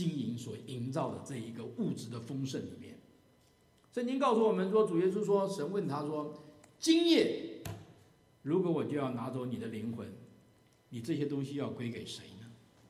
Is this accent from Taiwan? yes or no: no; China; 我们中国人都知道，人无远虑必有近忧啊。